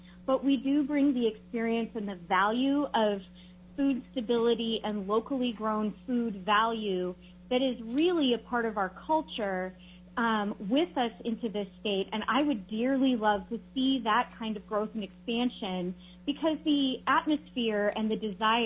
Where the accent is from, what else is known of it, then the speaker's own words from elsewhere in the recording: Oregon, United States; I grew up in Southern Oregon farming sheep. The area in Oregon that I grew up in is the heart of Southern Oregon wine country.